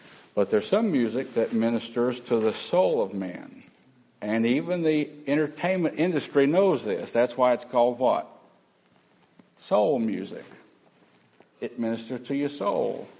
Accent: the South, United States; You know, I'm from the South, you know, so I know what I'm talking about.

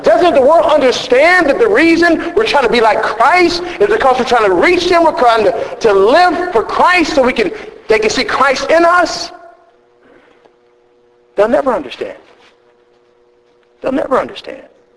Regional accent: Texas, United States; born or raised there

